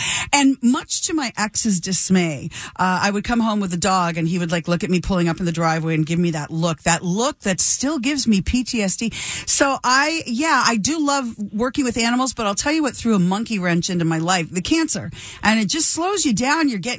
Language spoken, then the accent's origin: English; Toronto, Ontario, Canada; you're from the West and I'm from Toronto.